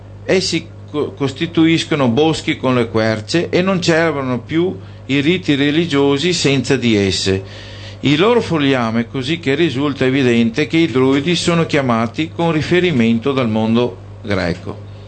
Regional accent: Veneto, Italy; io essendo veneto preferisco la scrittura di Reitia

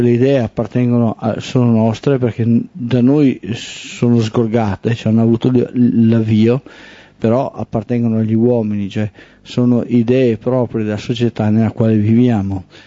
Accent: Veneto, Italy; io sono un veneto, ma il veneto non lo parlo.

